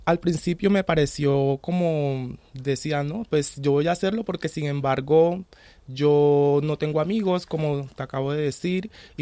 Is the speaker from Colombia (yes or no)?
yes; Colombia; moved away as an adult; now in Madrid, Spain; Yo soy de Colombia y vine por medio de la... a rescate, vine por medio de persecución de mi país